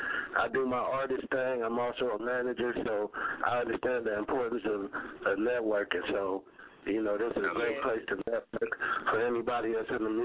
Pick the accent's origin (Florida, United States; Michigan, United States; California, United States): California, United States; but I'm a Cali boy, you know what I'm saying? I'm from Southern California.